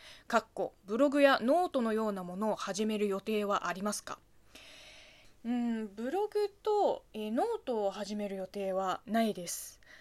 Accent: China; Japanese is a second language; 同じ中国人から見れば普通ですよ。

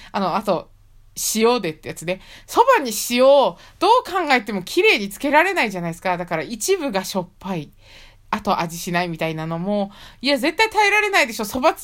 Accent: near Tohoku, Japan; 私田舎の方ね、東北に近い方の出身なので

